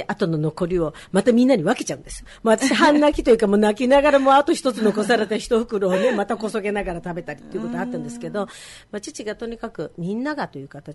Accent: Seto, Aichi, Japan; 瀬戸が好きで瀬戸で生まれて育って、うん、なんか好きなんですね、うん、瀬戸弁なんか私これが他行って方言で通じないと思わなかったぐらい、瀬戸がまあここが全てぐらいに思ってましたからね。

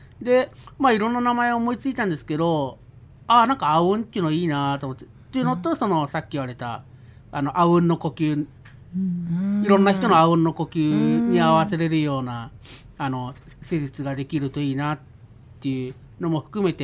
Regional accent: Miyoshi, Aichi, Japan; 今度11月の2日に自分の地元の愛知県三好市というところで … ライブを主催させてもらいます。僕も全盲なんですが

